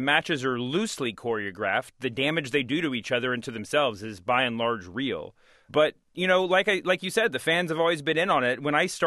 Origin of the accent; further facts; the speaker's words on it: Louisville, Kentucky, United States; For me, I grew up in Louisville, Kentucky, watching Memphis wrestling